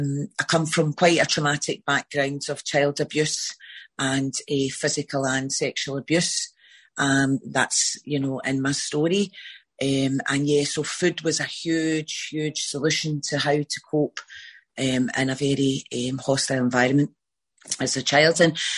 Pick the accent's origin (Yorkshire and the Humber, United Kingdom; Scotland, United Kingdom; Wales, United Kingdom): Scotland, United Kingdom; Glasgow; I'm a compulsive overeater, and I'm from Scotland, near Glasgow. That's where I am.